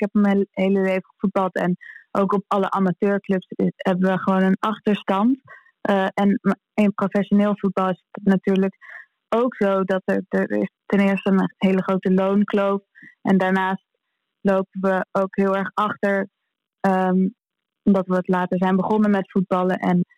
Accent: Amsterdam, North Holland, Netherlands; we als Amsterdammer en als Ajax-ziet heel trots zijn

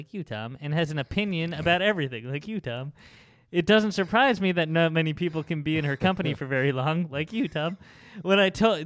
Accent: Scotland, United Kingdom; now in United States; They've been wanting to travel to Thailand for a few years and currently live in my hometown in Scotland.

